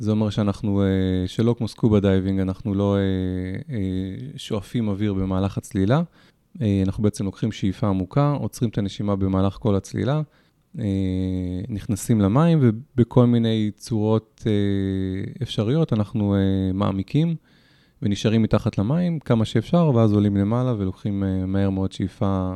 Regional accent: Givatayim, Tel Aviv District, Israel; גדלתי בגבעתיים.

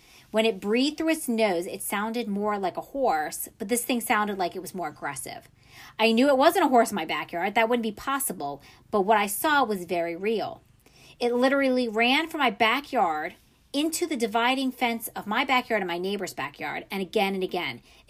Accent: Maryland, United States; So, I grew up in Maryland, so this is kind of, you know, near where I grew up.

